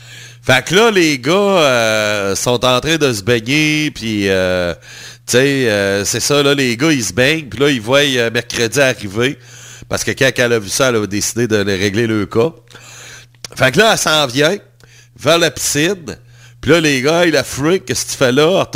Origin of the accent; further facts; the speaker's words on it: Quebec City, Quebec, Canada; born there; Moi, là, je suis né à Québec.